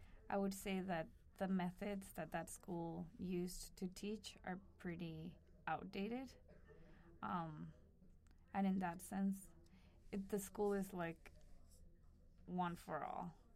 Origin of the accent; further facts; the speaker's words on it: Albuquerque, New Mexico, United States; I grew up in Albuquerque, New Mexico, which has some of the worst education in the country.